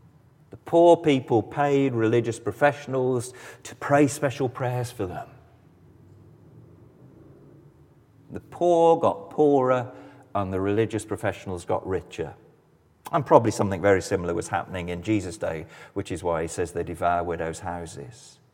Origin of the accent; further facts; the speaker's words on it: England, United Kingdom; as an Englishman who's straight across the border